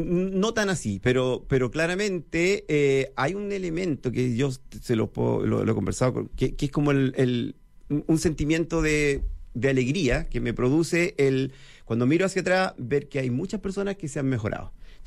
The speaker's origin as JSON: {"language": "Spanish", "country": "Chile", "lives_now": "Sweden", "said": "mi identidad es muy chilena, en el sentido de que yo sabía que no era sueco, a pesar de que sé hablar sueco y que vivo allá, pero yo en mi interior sé que no soy sueco y que soy chileno"}